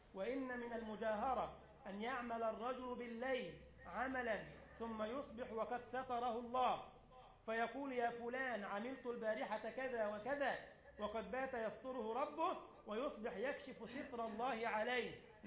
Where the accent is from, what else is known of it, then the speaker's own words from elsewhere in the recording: Giza, Giza Governorate, Egypt; يعني احنا عندنا في الجيزة ما روح ادي درس ما بعرفش ادي الدرس